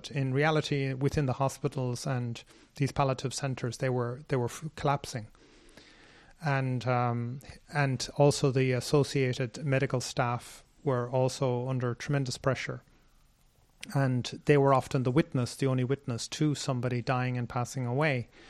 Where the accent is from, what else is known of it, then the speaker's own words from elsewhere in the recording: Ireland; now in Sri Lanka; which is actually similar to my home country, Ireland